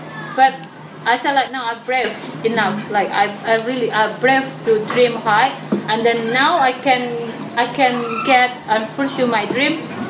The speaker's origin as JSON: {"language": "English", "town": "Bekasi", "region": "West Java", "country": "Indonesia", "second_language": "English", "said": "I'm from Bantar Gebang"}